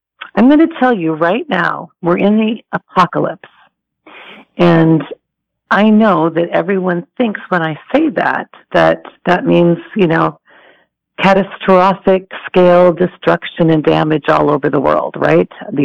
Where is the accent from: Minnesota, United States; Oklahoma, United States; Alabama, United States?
Minnesota, United States; moved away as an adult; now in California, United States; I'm originally from Minnesota, and I started a business in Minnesota